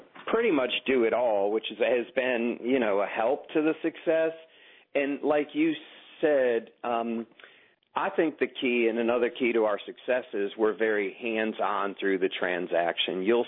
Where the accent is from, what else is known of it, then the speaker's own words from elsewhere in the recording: New England, United States; You know, I'm from New England, so I relocated here when I ran nursing homes for 20 years.